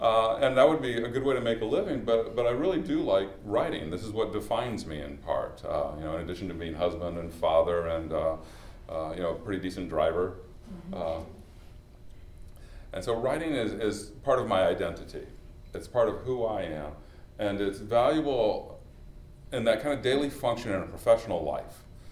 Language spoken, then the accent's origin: English; Iowa, United States; I'm a Midwesterner. I was raised in Iowa. My father and his family are from Valdosta, Georgia.